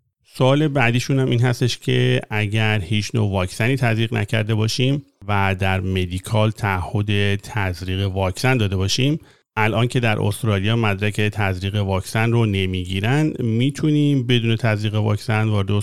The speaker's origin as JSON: {"language": "Persian", "country": "Iran", "said": "با توجه به اینکه من ایرانی هستم"}